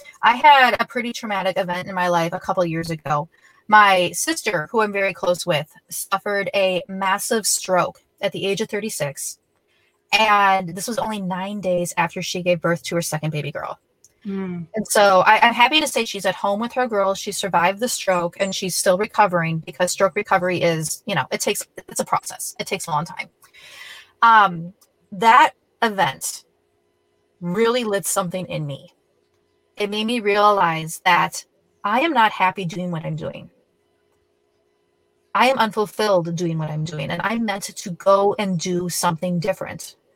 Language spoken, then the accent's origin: English; Minnesota, United States; And so even though we're from Minnesota, I'm in Florida right now.